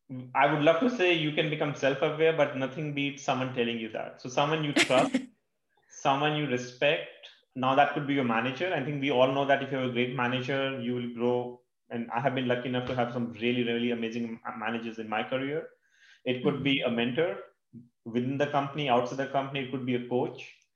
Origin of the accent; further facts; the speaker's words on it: India; Like I grew up in India and where, you know, that was not a thing.